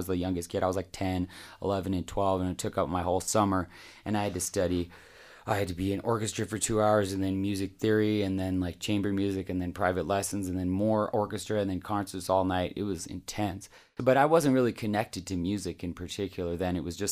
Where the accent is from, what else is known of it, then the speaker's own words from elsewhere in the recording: California, United States; born there; I was born in between Carmel, California and Big Sur, California, in a redwood cabin in a redwood forest.